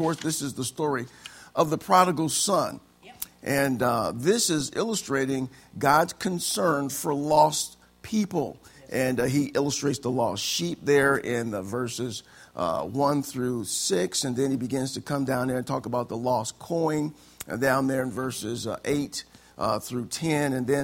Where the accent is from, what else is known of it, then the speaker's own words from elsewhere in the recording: Illinois, United States; By nature, I'm from Illinois. I'm a Chicago fan.